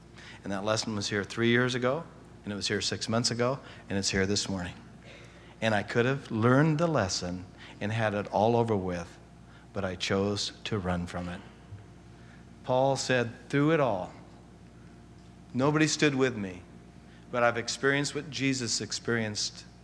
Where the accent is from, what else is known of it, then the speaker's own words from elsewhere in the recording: Scotland, United Kingdom; It's just in me being a Scotsman, I think.